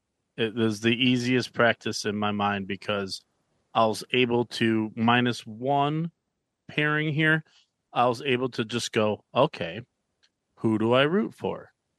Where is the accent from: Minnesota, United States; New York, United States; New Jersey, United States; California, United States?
New York, United States; Buffalo; they're my hometown team, so I root for them. I am a Buffalo Bandits fan.